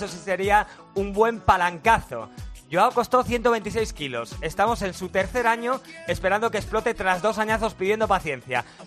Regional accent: Monzón, Aragon, Spain; Yo soy de Monzón, en Huesca.

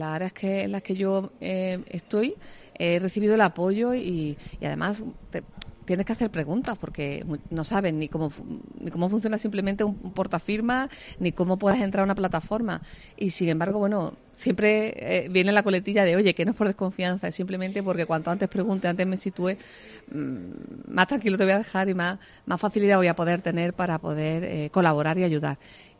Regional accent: Córdoba, Andalusia, Spain; Si ya de por sí yo era una abanderada de mi tierra, ahora Córdoba es mucho más para mí.

